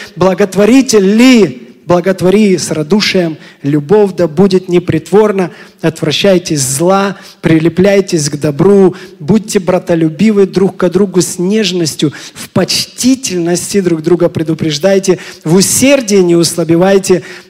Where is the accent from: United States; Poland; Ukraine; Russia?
United States; тем более тогда, когда мы здесь выросли, в Америке, и у нас 100% знание английского, а у наших родителей его нет